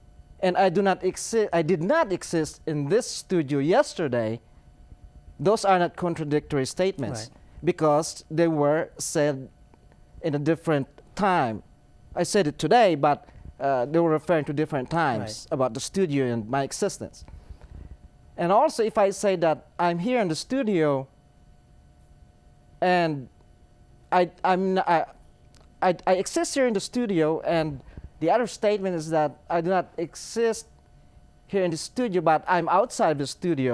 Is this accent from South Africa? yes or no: no; Philippines; moved away as an adult; now in Charlotte, United States; I'm from the Philippines also. I'm a Filipino. And then we moved to Charlotte about 3 years ago to go to the seminary.